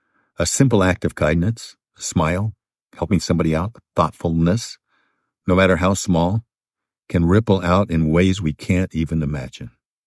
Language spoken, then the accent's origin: English; California, United States; I grew up in Southern California.